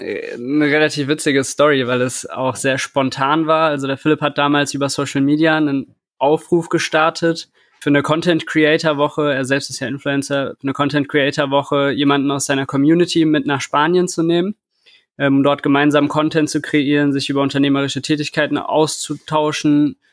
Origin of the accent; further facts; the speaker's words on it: Frankfurt, Hesse, Germany; ich bin 25, bin auch aus Frankfurt